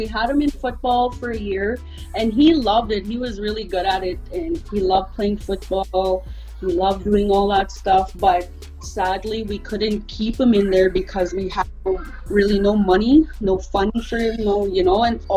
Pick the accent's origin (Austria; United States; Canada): Canada; Musquepeding First Nation, Saskatchewan; now in Regina, Canada; I'm from Cody First Nation, but I grew up on the Musquepeding First Nation with my grandmother, Mavis, my dad's mother. I moved to Regina about 2.5 years ago. I lived in Qu'Appelle, a little town called Qu'Appelle, just outside of Regina.